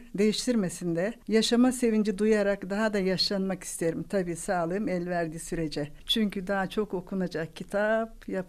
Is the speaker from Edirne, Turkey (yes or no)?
yes; Yeniköy, Edirne, Turkey; 1947 yılında Edirne Uzunköprü Yeniköy'de doğdum. İlkokulu Yeniköy'de, ortaokul Uzunköprü'de, öğretmen okulunu Edirne Kız Öğretmen Okulu'nda okudum.